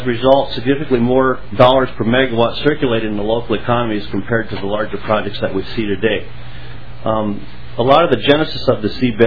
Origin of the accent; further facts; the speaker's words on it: Pipestone, Minnesota, United States; I am from Pipestone, Minnesota.